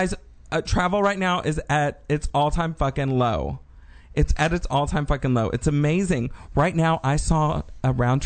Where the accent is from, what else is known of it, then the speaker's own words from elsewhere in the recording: Texas, United States; I'm just telling you Texas things right now because I'm from Texas and it's been a big deal.